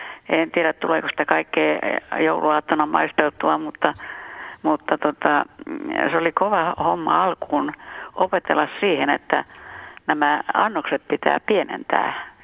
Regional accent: Satakunta, Finland; koska olen kotoisin itse Satakunnasta

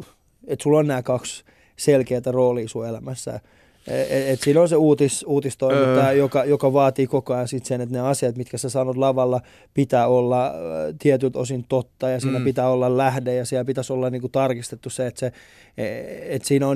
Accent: Vantaa, Uusimaa, Finland; siis mä oon kasvanut siis Koivukylään. Mä oon hengailu eniten Koivukylässä, koska se on ollut se paikka niin kuin lähellä sitä Havukoskea. Niin Vantaan Koivukylässä, niin hengailu siellä.

